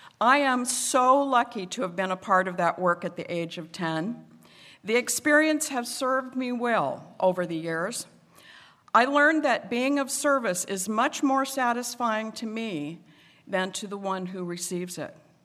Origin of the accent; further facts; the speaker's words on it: Idaho Falls, Idaho, United States; the age of 5 to 15, I was raised in Idaho Falls, Idaho.